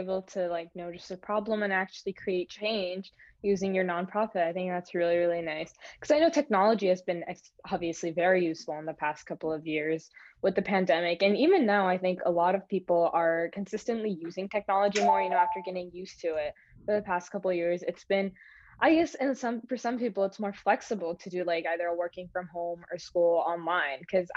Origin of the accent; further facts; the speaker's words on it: Ohio, United States; So I'm from Ohio, so I'm not sure if we just don't have them, if I'm not aware.